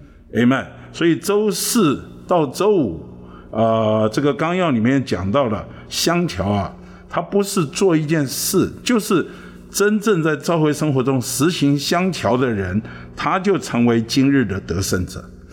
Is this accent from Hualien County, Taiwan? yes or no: no; Beitou, Taipei, Taiwan; 我们从小我们在北投长大，那北投嘛也没什么好的，以前早年叫风化区，后来啊感谢主变成风景区啊。